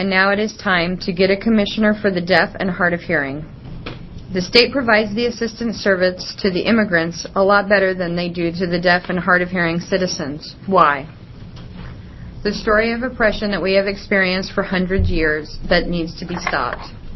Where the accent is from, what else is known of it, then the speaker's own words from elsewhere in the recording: Hillsboro, Oregon, United States; I'm from Hillsboro, Oregon.